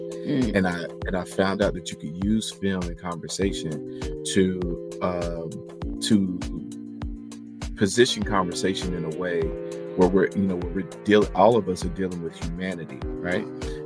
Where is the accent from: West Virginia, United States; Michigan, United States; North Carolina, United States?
North Carolina, United States; Born and raised in North Carolina. That's right.